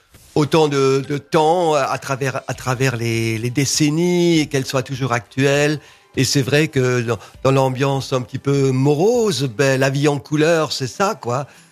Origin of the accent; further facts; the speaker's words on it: Grand Est, France; je suis alsacien, donc je suis vraiment à côté.